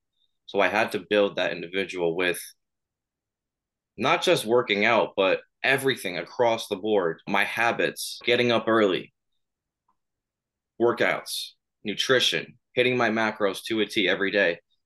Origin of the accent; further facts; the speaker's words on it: Long Island, New York, United States; Yep, born and raised, been here my whole life.